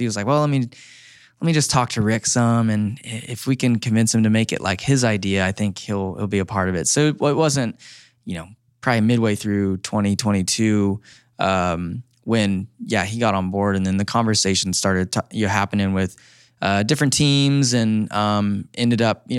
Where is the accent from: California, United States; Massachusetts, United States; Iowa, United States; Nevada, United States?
California, United States; I'm sure will be cheering for me a little bit because I'm from California as well.